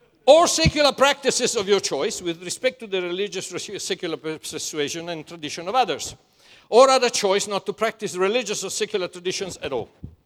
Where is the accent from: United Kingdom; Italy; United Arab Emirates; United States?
Italy; I was born in Italy, and I grew up with a certain conception